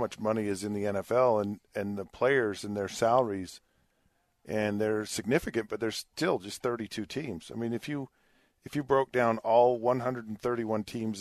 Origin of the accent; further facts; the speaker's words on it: Springville, United States; I grew up in Springville.